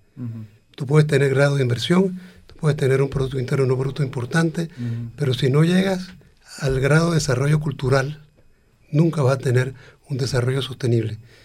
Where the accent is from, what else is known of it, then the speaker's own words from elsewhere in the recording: Panama; Pero yo sí me siento muy centroamericano, uh-huh, cuando salgo de Panamá y voy a Costa Rica o voy a Guatemala